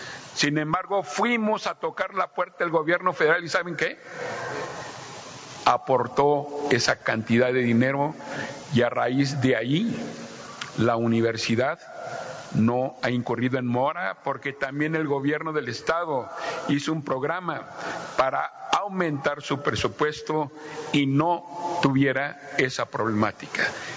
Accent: Querétaro, Mexico; allí en mi estado, en Querétaro

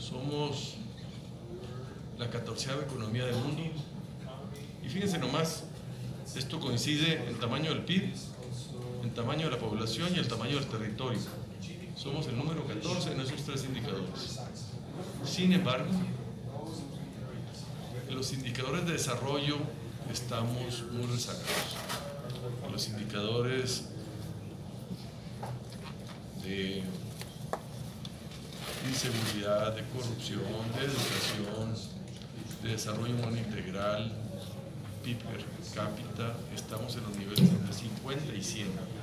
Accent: Chihuahua, Mexico; Yo soy del estado de Chihuahua, vecino de Nuevo México y Texas

